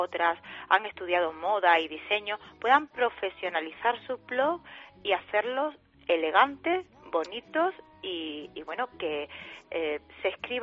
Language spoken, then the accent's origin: Spanish; Seville, Andalusia, Spain; porque yo soy sevillana, pues he querido que este encuentro haga su arranque o su inicio desde mi ciudad, desde Sevilla.